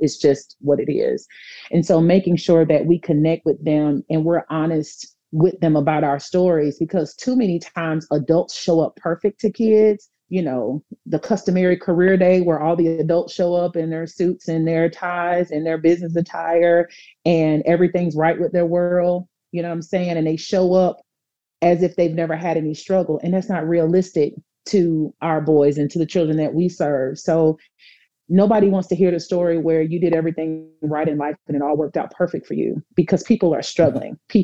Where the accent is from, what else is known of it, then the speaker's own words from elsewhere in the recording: Atlanta, Georgia, United States; oh, Coach CJ is from Bankhead, like I'm from Bankhead